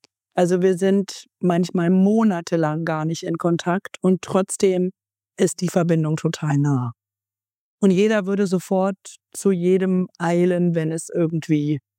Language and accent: German; Marburg, Hesse, Germany; weil die Stadtbibliothek in Marburg, wo ich aufgewachsen bin, die hatte ich relativ schnell durch für meine Altersgruppe